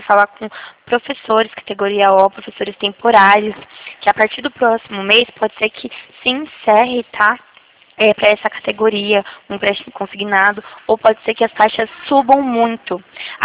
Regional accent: Itatiba, São Paulo, Brazil; Eu sou aqui de Itatiba.

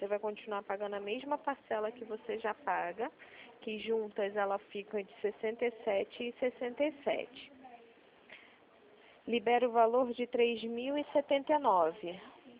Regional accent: Nova Iguaçu, Rio de Janeiro, Brazil; Isso, eu sou de Nova Iguaçu.

